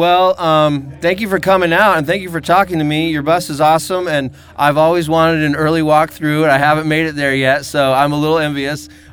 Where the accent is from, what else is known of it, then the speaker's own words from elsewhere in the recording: Las Vegas, Nevada, United States; born there; Oh, that's where I was born.